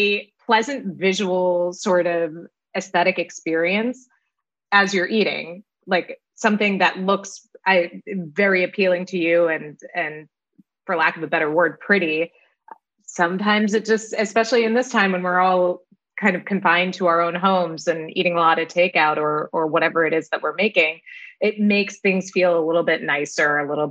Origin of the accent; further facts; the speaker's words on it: South India, India; I'm South Indian. My mother grew up outside of Bangalore, and my father grew up in Trivandrum, which is the southernmost city in India.